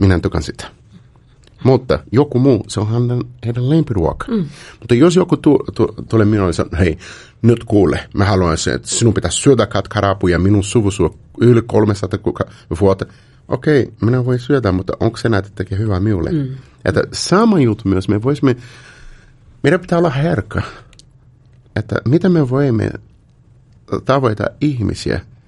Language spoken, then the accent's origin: Finnish; Brazil; Finnish is a second language; Mutta minä olen Brasiliasta kotoisin ja minä laitoin ruoka.